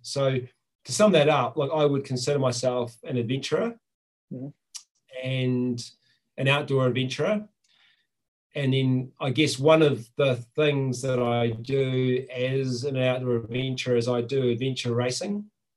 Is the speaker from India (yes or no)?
no; New Zealand; So I am from New Zealand, and I feel quite lucky that as a young person